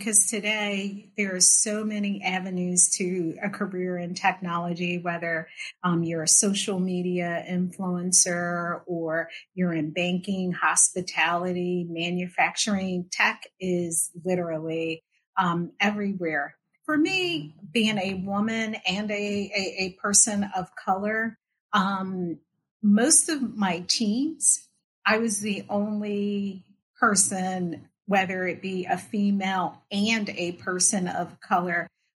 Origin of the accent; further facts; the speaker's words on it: Philadelphia, Pennsylvania, United States; I'm from the East Coast, Philadelphia.